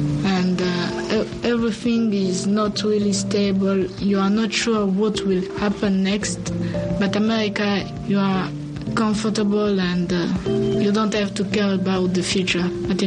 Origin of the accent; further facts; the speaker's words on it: Kinshasa, DR Congo; English is a second language; moved away; I'm 18 years old, and I came from Congo, Kinshasa. I left my country because of the war.